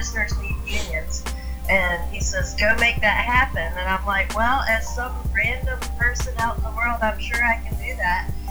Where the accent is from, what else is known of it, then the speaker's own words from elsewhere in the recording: the South, United States; I grew up poor in the South in a trailer park